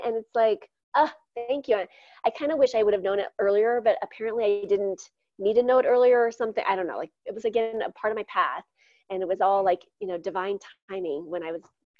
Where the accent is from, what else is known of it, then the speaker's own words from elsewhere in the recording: Midwest, United States; I grew up in the Midwest